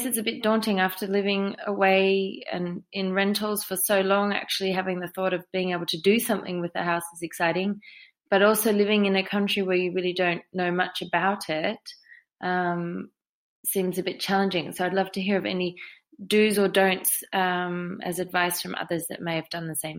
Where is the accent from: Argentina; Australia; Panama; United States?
Australia; also born or lived in Hong Kong / South Korea; now in France; I'm Australian, married to my French husband, and we just moved back to France last July.